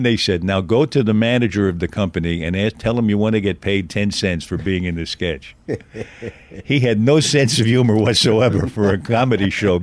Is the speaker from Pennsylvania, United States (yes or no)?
no; Manhattan, New York, United States; born there; I was born in Manhattan on 33rd Street and 3rd Avenue.